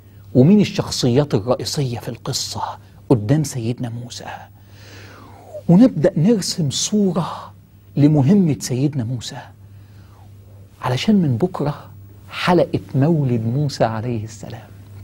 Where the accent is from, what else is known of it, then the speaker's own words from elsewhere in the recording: Egypt; وانا مصري